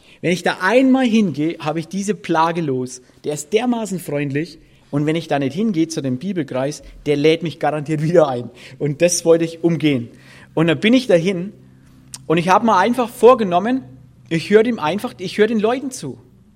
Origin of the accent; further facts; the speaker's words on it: Bavaria, Germany; now in Lake Constance, Germany; komme vom Bodensee, im Augenblick wenigstens, ursprünglich geboren, aufgewachsen in Oberfranken, direkt an der Grenze zur ehemaligen DDR. Dort kam ich zum Glauben an Jesus Christus, als ich 24 Jahre alt war.